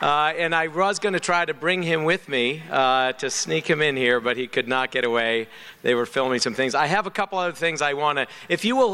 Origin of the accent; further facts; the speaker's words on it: Kentucky, United States; I'm from Kentucky.